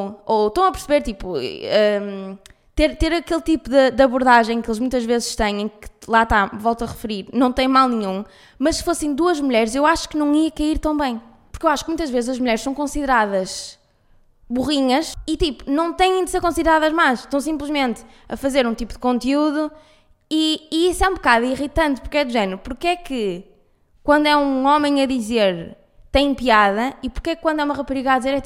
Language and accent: Portuguese; Porto, Norte, Portugal; accent: Porto; now in Lisbon, Portugal; depois ainda por cima com o sotaque do Porto em Lisboa